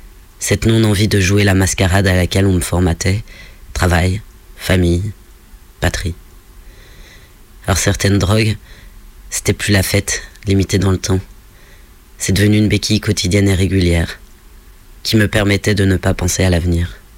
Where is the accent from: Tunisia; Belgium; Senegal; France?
France; Là où j'ai grandi, dans une France tradie, ça fête les conscrits l'année du brevet.